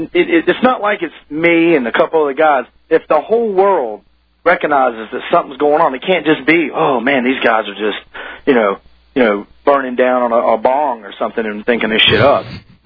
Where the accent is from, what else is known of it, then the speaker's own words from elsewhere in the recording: Baltimore, Maryland, United States; moved away; I'm from Baltimore originally. Now, before I moved down here